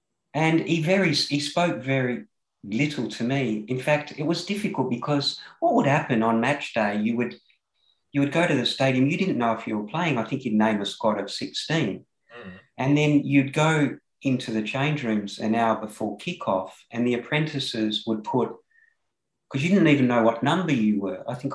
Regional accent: Australia; and growing up in Australia where the grounds were very hard and we very rarely wore the screw-in studs on the boot.

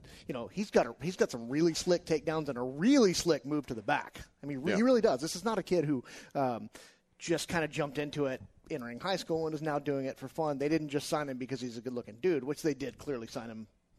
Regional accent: Katy, Texas, United States; I grew up in Katy, so mix in a vacation with the parents

